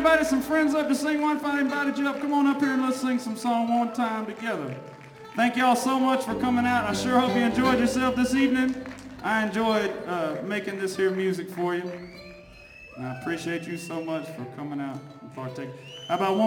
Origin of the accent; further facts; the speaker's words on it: Morgantown, Mississippi, United States; I grew up in Morgantown, Mississippi. It's about 3 miles from the middle of nowhere in South Mississippi. And I went to a lot of church.